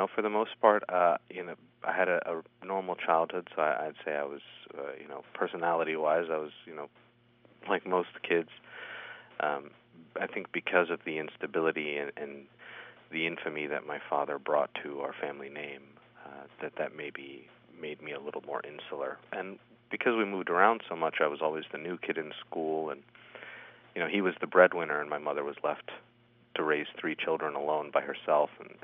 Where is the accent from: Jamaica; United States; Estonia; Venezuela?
United States; Pittsburgh, Pennsylvania; born there; I was born in Pittsburgh, and actually I moved 20 times by the time I was 19, so I've been all over.